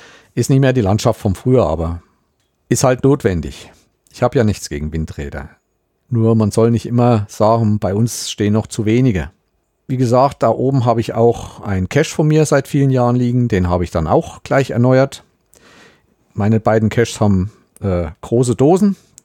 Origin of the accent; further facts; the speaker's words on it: Thuringia, Germany; man muss sich eigentlich schämen als Thüringer